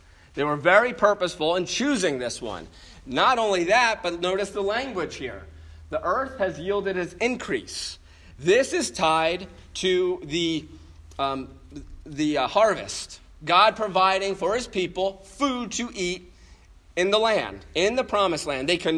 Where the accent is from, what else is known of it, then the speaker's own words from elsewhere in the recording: New Jersey, United States; I grew up in New Jersey. It's miserable.